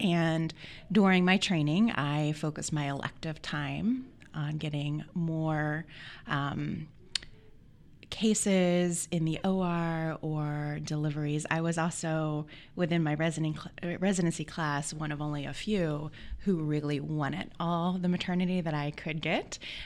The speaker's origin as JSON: {"language": "English", "town": "Philadelphia", "region": "Pennsylvania", "country": "United States", "lives_now": "Portland, United States", "said": "Originally, I'm from Philadelphia and have steadily moved west through training, so now I live in Portland."}